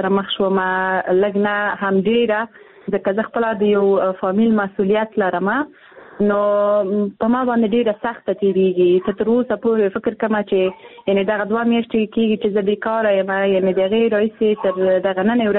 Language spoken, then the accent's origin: Pashto; Afghanistan; زه په افغانستان کې پیدا شوی یم زه د افغانستان یوه نجلۍ یم